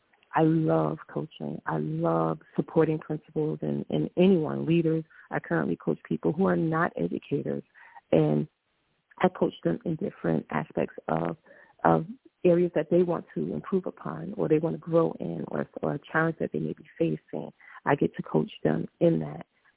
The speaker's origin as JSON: {"language": "English", "town": "Newark", "region": "New Jersey", "country": "United States", "tie": "born or raised there", "said": "Well, again, you already knew that I grew up in Newark, lived in three different housing projects in the city, so and raised by a single mom and just a great village of aunts and uncles and friends and neighbors."}